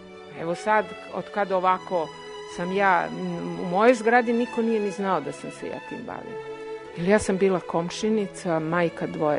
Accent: Belgrade, Serbia; Ja sam rasla, rođena u Beogradu, rasla na Zvezdari.

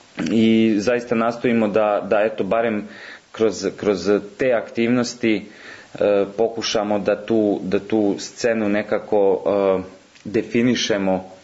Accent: Bosanski Brod, Republika Srpska, Bosnia & Herzegovina; Ja sam inače iz Bosanskog Broda i mnogo sam pisao o mojim nekim iskustvima i djetinjstvu koje sam proveo tamo.

